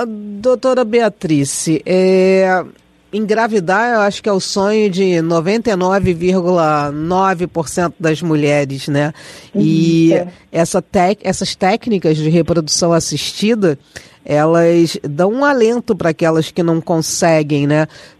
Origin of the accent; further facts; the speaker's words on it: Brazil; mas como bons brasileiros, a gente sempre acha que a gente vai passar impune pela história, né? A gente já viu acontecer fora, mas a gente acha que não, aqui no Brasil, imagina.